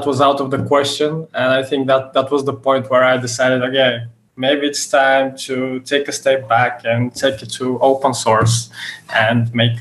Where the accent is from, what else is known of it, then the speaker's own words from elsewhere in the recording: Bulgaria; English is a second language; I'm from Bulgaria